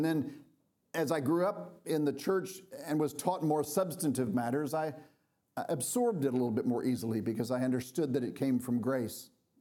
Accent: Dallas, Texas, United States; I grew up here in Dallas. I grew up with mom and a dad who were really kind of just normal Christians, if you will.

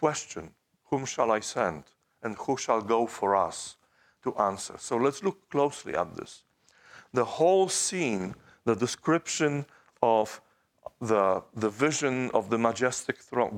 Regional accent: Poland; English is a second language; I grew up in Poland. Poland didn't have a king when I was growing up.

